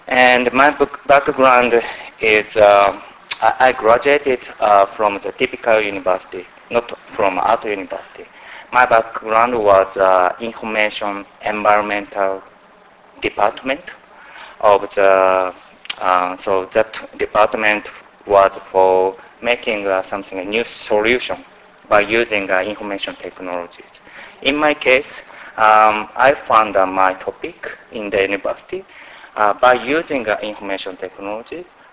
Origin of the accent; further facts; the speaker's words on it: Tokyo, Japan; English is a second language; from Tokyo.